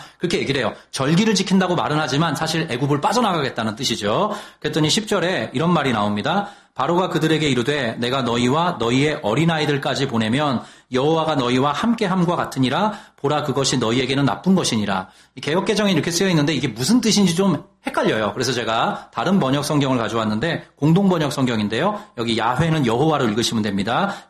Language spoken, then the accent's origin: Korean; Seoul, South Korea; 저 어릴 때 이제 한강 근처에 살았거든요. 옛날엔 고수부지라 그랬어요.